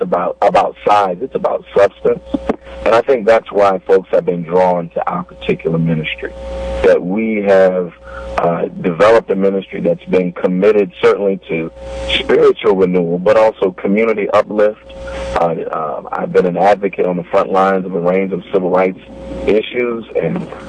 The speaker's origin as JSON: {"language": "English", "town": "Richmond", "region": "Virginia", "country": "United States", "tie": "born or raised there", "said": "The current mayor of the city of Richmond, my hometown, where I was born, Richmond, Virginia"}